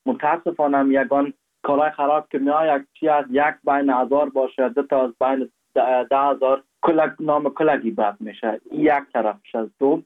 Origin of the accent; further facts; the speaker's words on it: Afghanistan; now in Germany; ما هر وقت میگم که آلمان هستم تا هم از افغانستان میام